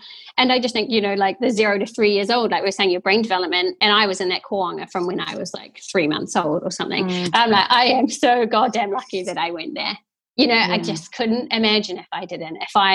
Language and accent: English; New Zealand; But I've never thought twice about it, you know, growing up in the Marae.